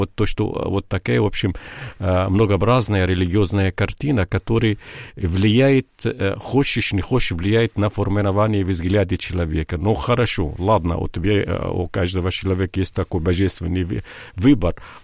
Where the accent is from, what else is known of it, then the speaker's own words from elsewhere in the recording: Lebanon; born there; Russian is a second language; я родился в Ливане, и Ливан — это страна перекрёстка цивилизации, разные культуры, разные конфессии